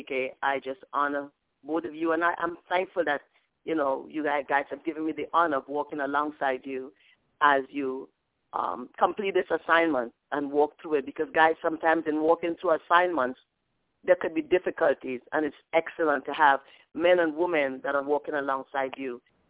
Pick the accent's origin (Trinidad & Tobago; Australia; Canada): Trinidad & Tobago; Trinidad; moved away; and I came to this country maybe 45 years ago, or just a little more than 45 years ago. And when I came from Trinidad to this country, university in the Caribbean is really very difficult.